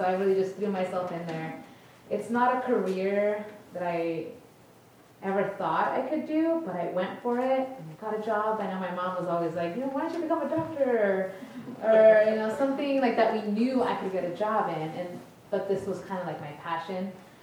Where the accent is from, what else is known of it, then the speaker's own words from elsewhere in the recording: Wenatchee, Washington, United States; But I am from Wenatchee. I've always looked up to the mountains and wondered what was up there.